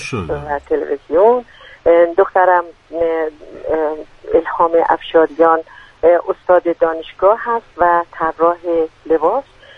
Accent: Shiraz, Fars, Iran; also born or lived in Abadan; اصالتاً شیرازیم.

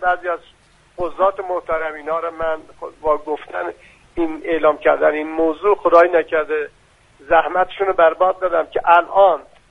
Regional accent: Iran; من از دلسوزی شماها تشکر میکنم به عنوان یک ایرانی

